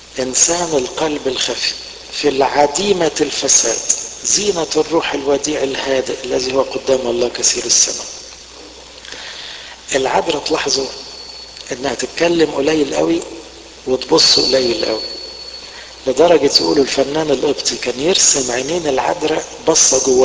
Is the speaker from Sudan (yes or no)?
no; Egypt; كان عندنا في مصر شعار اسمه إيه؟ انظر حولك.